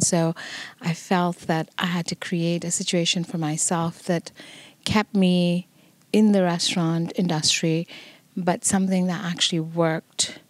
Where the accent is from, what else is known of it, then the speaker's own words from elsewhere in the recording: Kerala, India; now in United States; I come from the Indian South. I grew up in the southern region of India in a state called Kerala. I've called the American South home for over 20 years now, two decades.